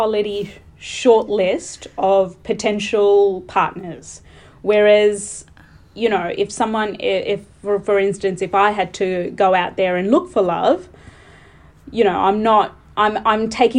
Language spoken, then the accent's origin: English; Australia; being an Australian Indian, I know of a lot of people, like a lot of Australian Indians, acquaintances